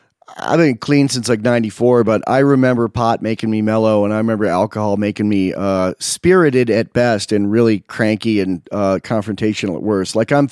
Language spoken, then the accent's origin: English; San Francisco, California, United States; moved away as an adult; also born or lived in Los Angeles; now in Wyoming, United States; I'm from San Francisco. I live in Wyoming. My wife and I moved here 3 years ago because we like guns and we hate being told what to do.